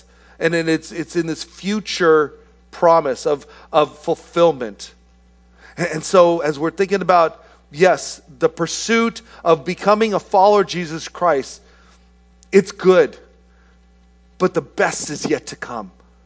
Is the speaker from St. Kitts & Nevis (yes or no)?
no; Philippines; And so as a Filipino, I had some interest in what was going on in that.